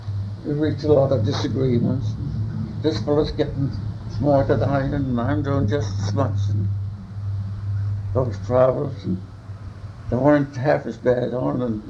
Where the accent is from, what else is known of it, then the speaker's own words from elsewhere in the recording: Yorkshire and the Humber, United Kingdom; Man, didn't you know I'm a Yorkshire man?